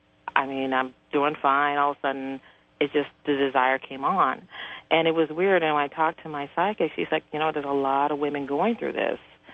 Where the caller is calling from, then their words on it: Phoenix, Arizona, United States; I'm calling from Phoenix.